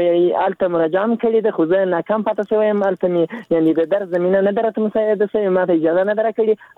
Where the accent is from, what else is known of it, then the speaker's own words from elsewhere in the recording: Zabul, Afghanistan; now in Ghazni, Afghanistan; زه د زابل يم دلته اوسېږم دلته غزنی کې د ورځې په یو کار مصروف یم